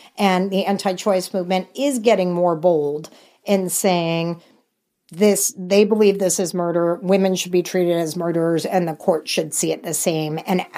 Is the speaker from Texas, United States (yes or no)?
yes; Texas, United States; my home state of Texas, I can't say it enough